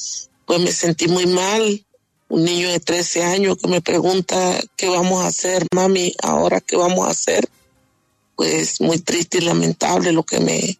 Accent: Venezuela; now in Mexico; O sea, de que yo salí de Venezuela, yo salí de Colombia.

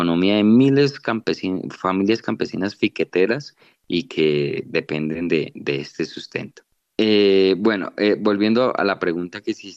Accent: Colombia

